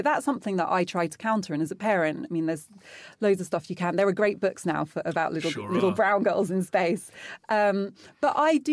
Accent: United Kingdom; well, it's my history too, and I'm British.

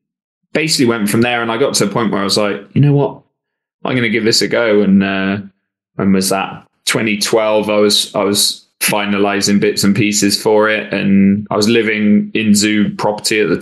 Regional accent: Bristol, South West England, United Kingdom; I grew up in Bristol, hometown.

